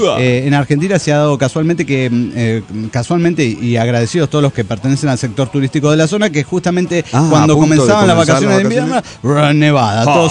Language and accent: Spanish; Mexico; de México, güey.